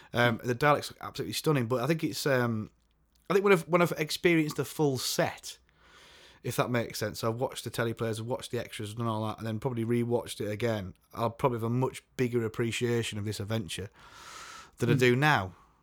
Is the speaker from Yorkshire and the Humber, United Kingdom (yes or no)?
yes; Yorkshire and the Humber, United Kingdom; I'm a Yorkshireman.